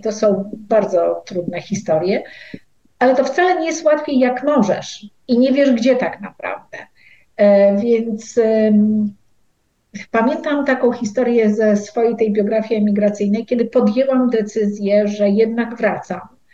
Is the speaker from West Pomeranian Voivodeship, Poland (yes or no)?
no; Warmian-Masurian Voivodeship, Poland; bo ja jestem z Warmii i Mazur.